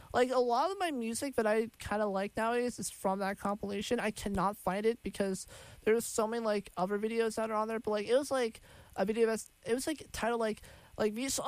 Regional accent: Long Island, New York, United States; But back when I was growing up on Long Island, especially during like my preteen years

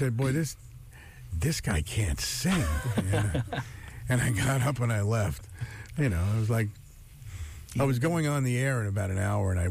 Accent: New York, United States; I'm from Long Island.

